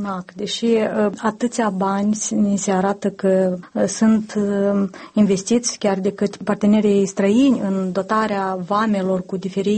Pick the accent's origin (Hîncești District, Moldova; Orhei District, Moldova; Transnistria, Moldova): Hîncești District, Moldova; Hîncești; sunt din Hâncești și atunci când merg o dată, de două ori pe lună acasă, merg printr-un sat imediat apropiat de vama Leușeni.